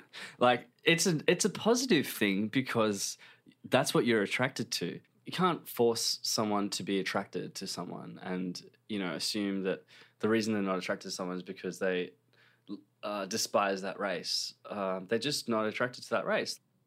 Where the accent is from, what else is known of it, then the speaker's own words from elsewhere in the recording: Australia; also born or lived in India; I identify as an Indian Australian. Like, I was born in India, but I grew up here.